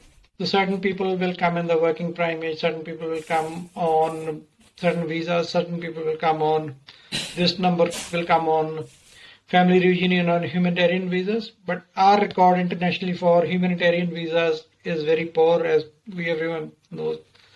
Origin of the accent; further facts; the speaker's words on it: India; moved away as an adult; now in Australia; As say, for example, I came here from India around 15 years ago. I was working as a technical expert in an insurance company back in India.